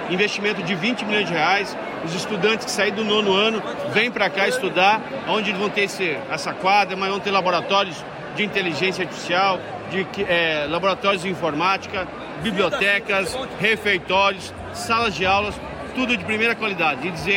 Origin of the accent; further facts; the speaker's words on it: Paraná, Brazil; Isso nos dá muito orgulho enquanto paranaense.